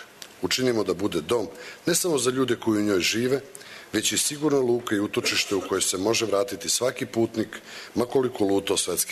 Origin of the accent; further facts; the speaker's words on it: Serbia; Mi smo iz Srbije.